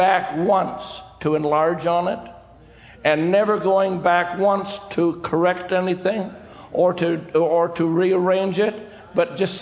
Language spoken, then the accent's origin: English; Canada; I'm Canadian. Forgive me anyway.